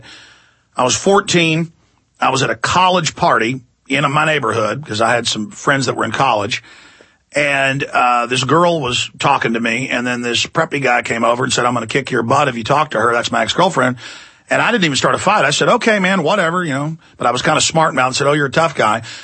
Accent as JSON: {"language": "English", "town": "Dallas", "region": "Texas", "country": "United States", "tie": "born or raised there", "said": "I've not gone through, 1/100th of what people in the military have, but I grew up in Dallas."}